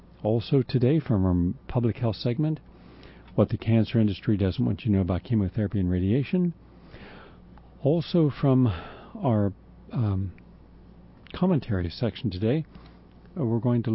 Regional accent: West Virginia, United States; where I grew up in West Virginia, there was a farm

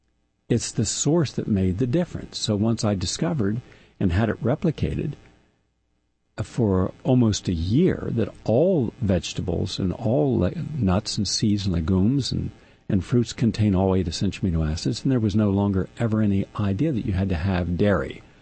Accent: West Virginia, United States; Mind you, I'm from West Virginia, where the tallest building, I think there were 2 that were 7 stories, and a big city was Pittsburgh, and almost no one ever got there.

